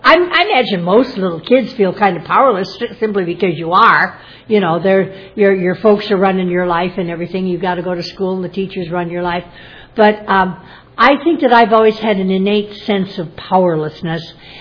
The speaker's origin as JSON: {"language": "English", "region": "Iowa", "country": "United States", "tie": "born or raised there", "said": "I was born in 1940. I'm 69 years old now, and I was born in Iowa and brought up there, and I spent the first 23 years of my life there."}